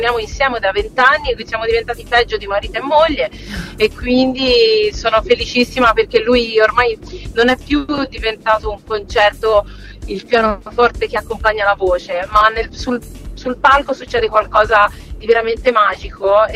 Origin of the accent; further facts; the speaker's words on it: Tuscany, Italy; now in Piedmont, Italy; io sono toscana ma da 7 anni trapiantata in Piemonte